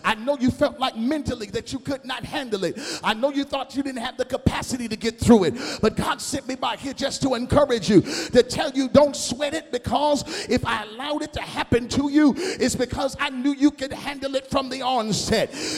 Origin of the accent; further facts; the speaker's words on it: Grand Rapids, Michigan, United States; I can remember when I was a little bitty boy, growing up in Grand Rapids, Michigan, where I still reside.